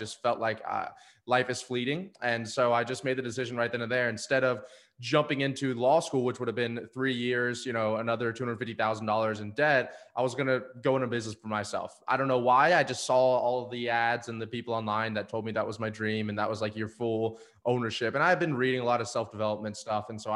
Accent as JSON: {"language": "English", "town": "Destin", "region": "Florida", "country": "United States", "tie": "born or raised there", "said": "we talked about my hometown in Destin, Florida"}